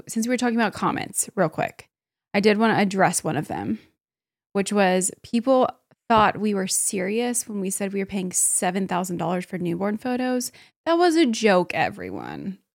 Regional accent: Newnan, Georgia, United States; I'm from Noonan.

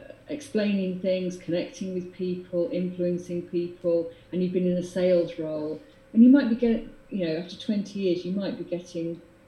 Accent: United Kingdom; Because we're British and we're modest

